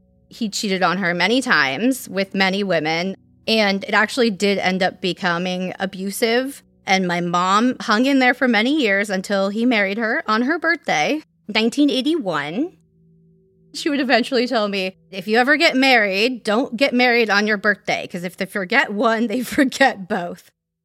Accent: Calabasas, California, United States; We grew up in Calabasas as a small town at that point, and reputations spread fast in those kind of communities.

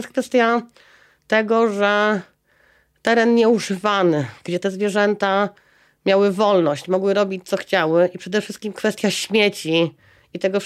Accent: Silesian Voivodeship, Poland; born there; now in Poznań, Poland; Ja jako urodzona Ślązaczka, Hanyska, przyjechałam do Poznania wiele lat.

